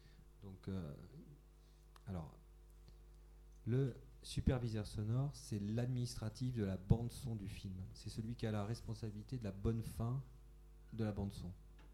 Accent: Vietnam; French is a second language; Moi, je viens du Vietnam, par exemple.

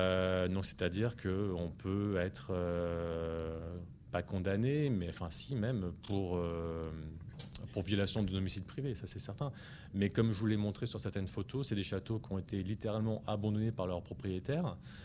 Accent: Bordeaux, Nouvelle-Aquitaine, France; Ah, je suis de Bordeaux, ouais.

